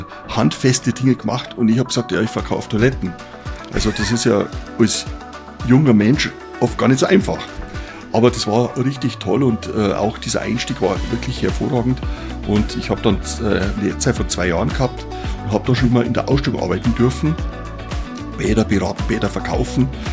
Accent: Wasserburg am Inn, Bavaria, Germany; Ich wurde geboren in Wasserburg am Inn, ist ein bisschen bekannter. Ja. Und ich lebe an und für sich so zwischen Wasserburg und Altötting.

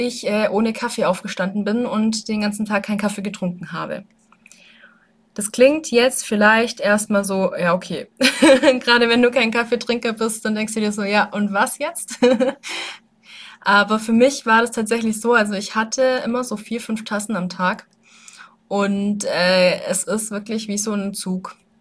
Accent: Weißenhorn, Bavaria, Germany; Ich komme ja aus Weißenhorn

